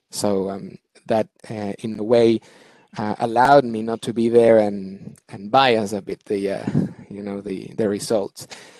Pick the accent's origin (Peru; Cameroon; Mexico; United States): Peru; English is a second language; given that I am from Peru, you know.